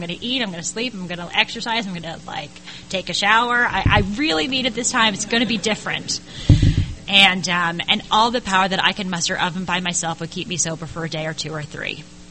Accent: New York, United States; I'm from a big Irish Catholic family. I grew up on the East Coast. I grew up right outside of New York.

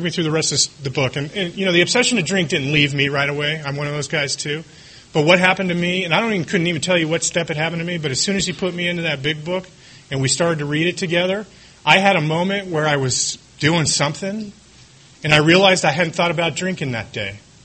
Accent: California, United States; And I come from Orange County, and our H&I committee is broken up into two meetings

